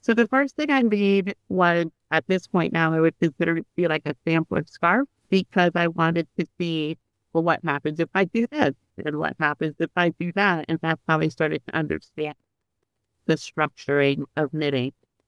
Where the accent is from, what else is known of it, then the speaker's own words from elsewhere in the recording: Scotland, Connecticut, United States; So I grew up in Scotland, Connecticut.